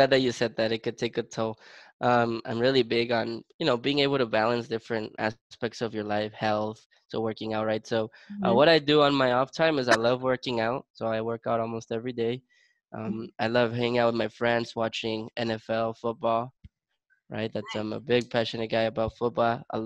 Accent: El Paso, Texas, United States; also born or lived in Juarez, Mexico; I've pretty much lived in El Paso almost all my life. I came from Juarez.

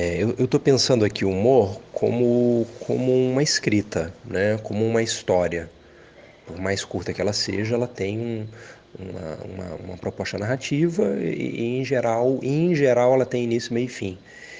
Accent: Natal, Rio Grande do Norte, Brazil; also born or lived in Rio de Janeiro; Eu sou de Natal, no Rio Grande do Norte. E depois eu fui fazer vestibular no Rio de Janeiro, na Unirio, para direção teatral.

